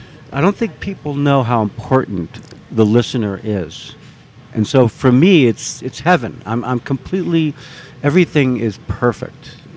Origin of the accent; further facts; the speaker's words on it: New York City, New York, United States; now in Prescott, United States; I've been here since 2002, and I came from New York City, just loaded up the U-Haul and drove here.